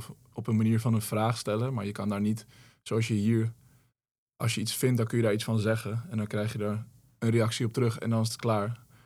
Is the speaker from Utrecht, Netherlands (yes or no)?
no; Hoofddorp, North Holland, Netherlands; Ja, ik kom hier uit de buurt, ik kom uit Hoofddorp.